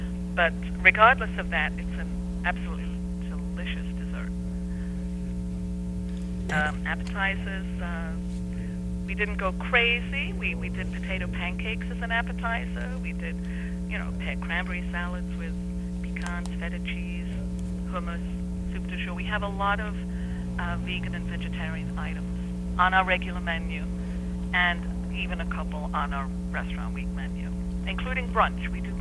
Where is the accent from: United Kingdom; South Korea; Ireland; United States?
United Kingdom; I'm British, but I also have a history of Austrian and Hungarian in my family